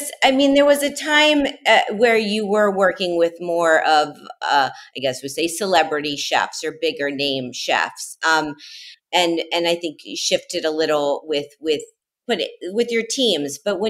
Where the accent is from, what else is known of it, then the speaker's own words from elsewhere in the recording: Miami, Florida, United States; Because I have been to Dolce Italian and had a terrific experience, and that's my hometown.